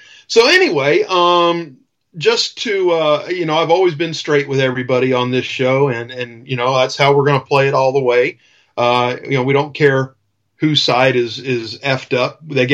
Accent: Miami, Florida, United States; But this is what really got to me, and it got to me more because I'm from Miami.

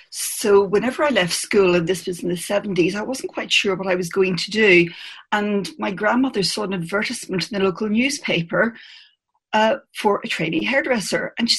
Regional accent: Bangor, Northern Ireland, United Kingdom; moved away as an adult; now in Reading, United Kingdom; From Northern Ireland, from Bangor in Northern Ireland.

